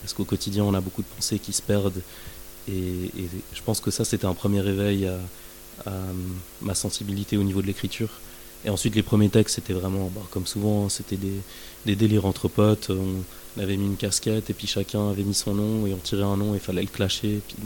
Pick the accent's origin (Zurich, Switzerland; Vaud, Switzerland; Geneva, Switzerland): Geneva, Switzerland; born there; also born or lived in France; now in Neuchâtel, Switzerland; je suis né à Genève, on a pas mal déménagé, j'ai vécu au Charmy, on a vécu un peu en France, j'ai vécu à Tonnet. Puis je suis venu à Neuchâtel pour les études de sciences cognitives